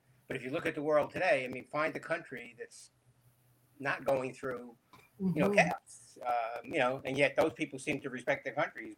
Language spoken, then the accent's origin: English; New York, United States; You know, being 70 years old and, you know, born and raised in New York, you know, we grew up in my grandparents' house, you know, lived there, you know, till, you know, we never moved.